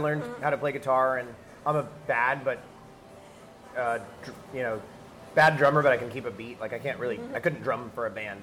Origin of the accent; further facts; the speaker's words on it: Palm Beach, Florida, United States; There was a couple venues in South Florida. Like, I was actually from Palm Beach.